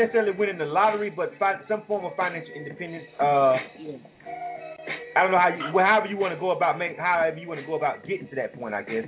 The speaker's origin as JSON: {"language": "English", "town": "Panama City", "region": "Florida", "country": "United States", "said": "I'm from Panama City, Florida. It's a very small place."}